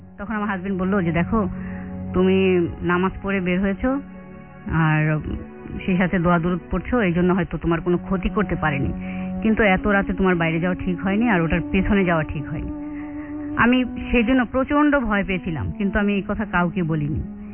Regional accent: Dhaka, Dhaka Division, Bangladesh; আমি তো আজিমপুর থেকে এসেছি

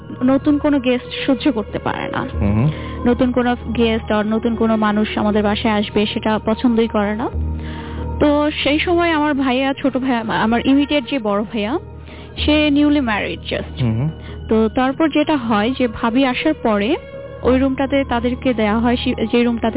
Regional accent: Narayanganj, Dhaka Division, Bangladesh; আমি তখন নারায়ণগঞ্জ ছিলাম আমার হোম টাউনের বাসায়।

